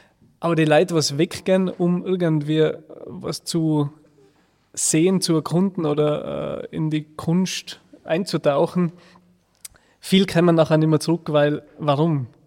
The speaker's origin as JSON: {"language": "German", "region": "Tyrol", "country": "Austria", "said": "ich bin aus dem Zillertal"}